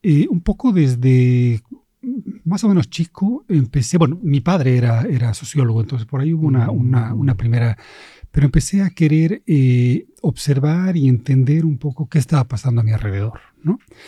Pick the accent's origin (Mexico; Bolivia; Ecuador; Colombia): Bolivia; also born or lived in Spain; Yo nací en España, pero eso es un detalle, porque en realidad antes de cumplir el primer año me fui a Bolivia, de donde es mi familia de origen, aquí vecinos. Y luego, bueno, viajé por varios lugares, me doctoré en Lovaina